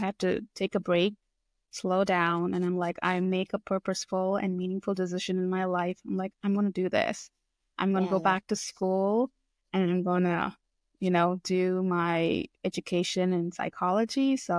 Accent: India; I grew up in India.

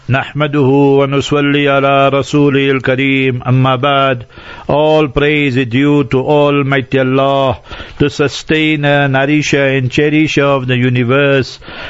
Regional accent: Heidelberg, Gauteng, South Africa; also born or lived in Pakistan / Newcastle; I was born in Heidelberg, and then I became Hafiz there

